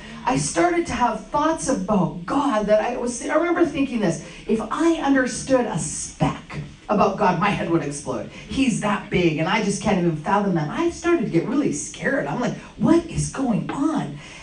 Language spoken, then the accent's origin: English; Canada; I was raised in Canada. Both my parents are Jewish. I went to Hebrew school from nursery through ninth grade, learned the Hebrew language